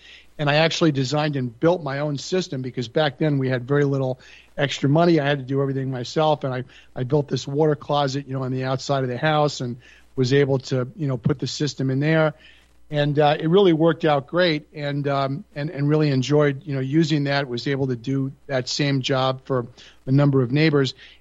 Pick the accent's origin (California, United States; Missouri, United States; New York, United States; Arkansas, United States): New York, United States; Long Island; Well, I mean, I grew up in Long Island, New York, and, you know, all of my relatives were from New York City